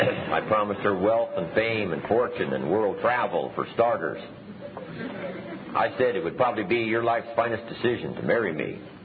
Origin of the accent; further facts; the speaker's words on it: Idaho, United States; I grew up in Idaho, a little small village in the southwest corner of Idaho. My father still lives in this little farm community where I grew up on the old homestead.